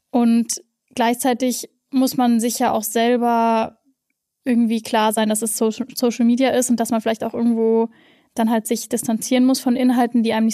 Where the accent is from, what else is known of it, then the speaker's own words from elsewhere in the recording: West Germany, Germany; ich bin im Westen aufgewachsen